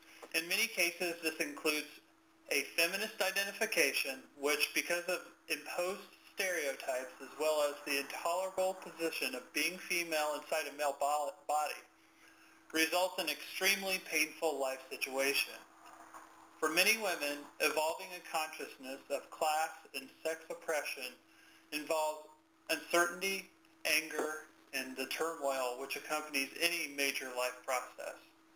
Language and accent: English; Indiana, United States; And thinking about that time as a child and thinking about I grew up in Indiana, but how kind of backwards things were.